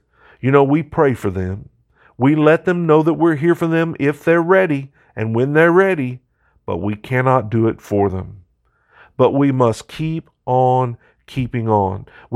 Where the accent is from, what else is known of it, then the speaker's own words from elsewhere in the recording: Kansas, United States; For instance, growing up in Kansas, I say you guys.